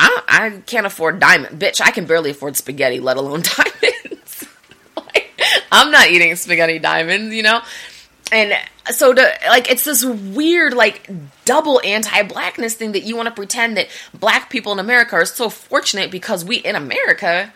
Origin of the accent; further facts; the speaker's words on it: Chicago, Illinois, United States; I'm from Chicago, and I know the climate change hoax has this year fucked up, but typically at this point, you know, it's fucking cold out